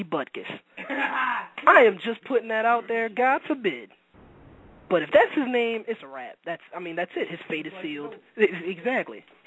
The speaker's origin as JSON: {"language": "English", "town": "Philadelphia", "region": "Pennsylvania", "country": "United States", "said": "I'm just saying this as not only an American citizen, I'm saying this as a Philadelphian, I'm saying this as a human being."}